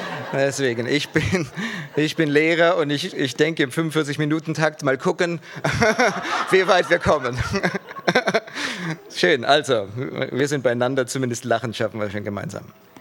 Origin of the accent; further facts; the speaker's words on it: Schriesheim, Baden-Württemberg, Germany; Ich komme aus Schriesheim, also auf der anderen Seite von Heidelberg.